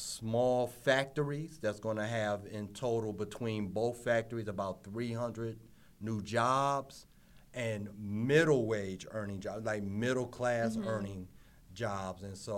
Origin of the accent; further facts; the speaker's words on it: Newport News, Virginia, United States; also born or lived in Detroit; And so I tell people now, I might have been born in Detroit, but I grew up in Newport News.